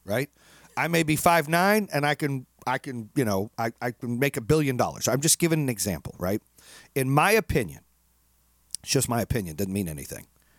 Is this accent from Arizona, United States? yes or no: yes; Arizona, United States; I grew up in Arizona where a lot of my friends were Hispanic.